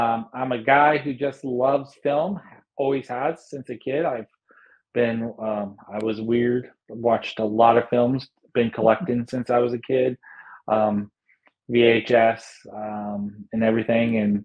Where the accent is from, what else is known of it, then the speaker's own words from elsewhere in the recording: California, United States; he got around, especially in San Francisco, and I'm from the Bay Area.